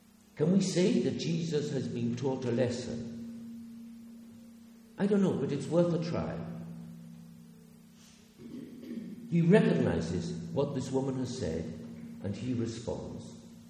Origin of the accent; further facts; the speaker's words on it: Argentina; Because, you all know, I grew up in Argentina